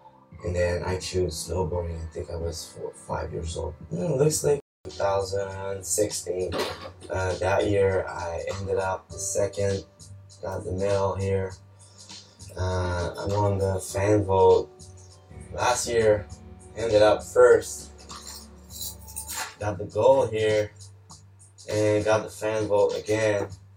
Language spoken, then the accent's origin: English; Trois-Rivières, Quebec, Canada; 27 years old. We're in my hometown in Trois-Rivières, Quebec.